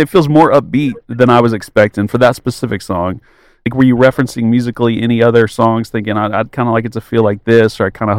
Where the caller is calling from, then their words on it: Dallas, Texas, United States; I'm calling you from Dallas.